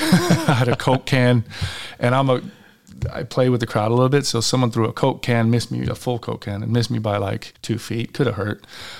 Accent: Las Vegas, Nevada, United States; When I was a kid growing up in Vegas, the person I idolized, which is Tony Schumacher

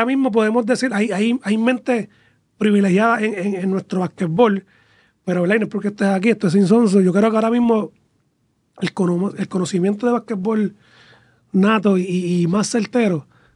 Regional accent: Bayamón, Puerto Rico; nosotros somos de Bayamón

